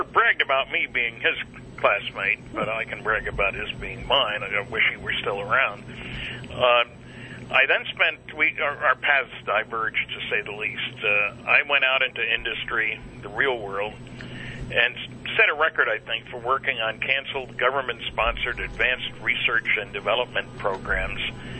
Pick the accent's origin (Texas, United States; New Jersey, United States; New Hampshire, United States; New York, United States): New Jersey, United States; Linden; Well, I grew up in Linden, New Jersey. It wasn't my fault. I had nothing to do with it. It's a great place to be from.